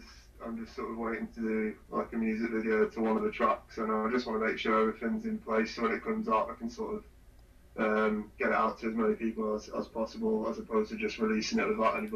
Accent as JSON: {"language": "English", "region": "Wales", "country": "United Kingdom", "said": "I'm from North Wales and United Kingdom."}